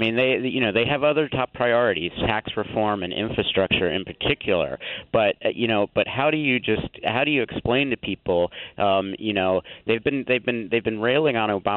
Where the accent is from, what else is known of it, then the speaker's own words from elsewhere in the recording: Maryland, United States; also born or lived in Minnesota; Well, I spent about 12 years there. I'm from Maryland originally, but I was in Minnesota for a long time.